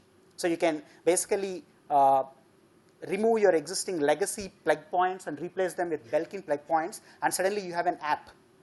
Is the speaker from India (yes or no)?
yes; Andhra Pradesh, India; You know, I'm from Andhra, so you know Chandrababu Naidu is now talking about smart cities